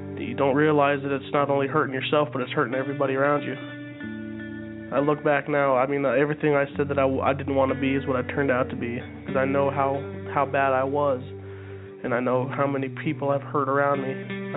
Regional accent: Apache Junction, Arizona, United States; I'm 20 years old. I'm from Apache Junction, Arizona, and I started using meth when I was 16.

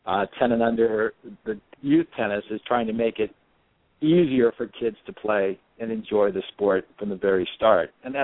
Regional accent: Indiana, United States; I was 14 when I first started playing tennis. I grew up in Indiana

